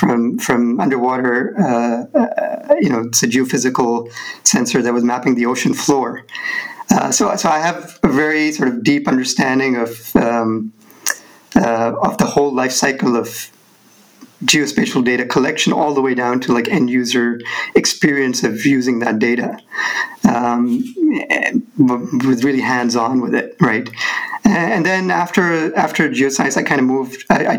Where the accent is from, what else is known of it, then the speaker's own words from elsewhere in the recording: Australia; also born or lived in Pakistan; now in Berlin, Germany; I'm Australian, born in Pakistan, now living in Berlin.